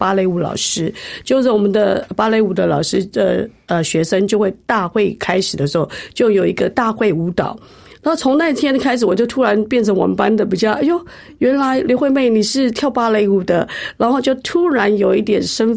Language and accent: Chinese; Taoyuan, Taiwan; 我高中三年是在工厂里面住的，我是念所谓的建教班。那我们那个桃园有一个永平工商，他有跟工厂建教合作